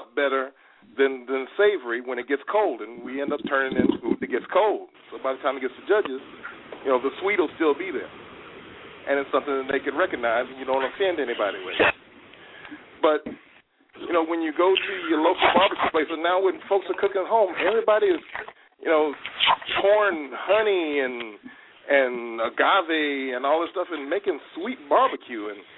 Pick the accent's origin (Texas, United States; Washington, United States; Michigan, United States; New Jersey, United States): Texas, United States; I grew up in Texas, and we had, like, maybe a thin sauce.